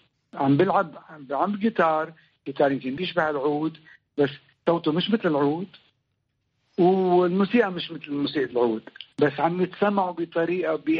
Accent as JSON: {"language": "Arabic", "country": "Lebanon", "lives_now": "California, United States", "said": "أنا أصلي لبناني ابن عرب"}